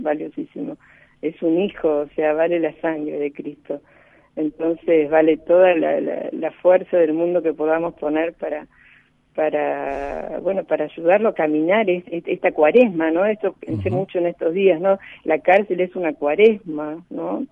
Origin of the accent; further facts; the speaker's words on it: Buenos Aires, Argentina; yo soy porteña y entonces soy un poco descuidada